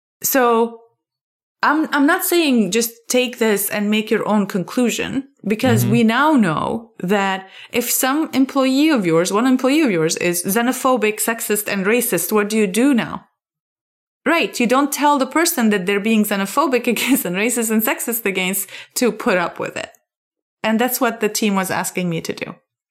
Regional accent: Lebanon; I grew up in Lebanon. This is like almost always how people expect things from women.

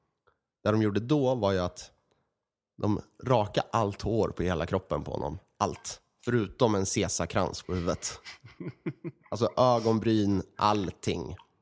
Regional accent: Örebro, Örebro County, Sweden; men i Örebro, där vi kommer ifrån

